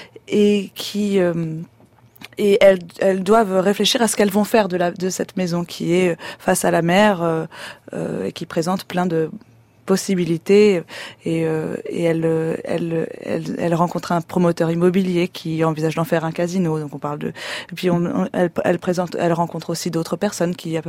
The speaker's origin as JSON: {"language": "French", "town": "Binic", "region": "Brittany", "country": "France", "said": "je viens de Binic, dans les Côtes d'Armor"}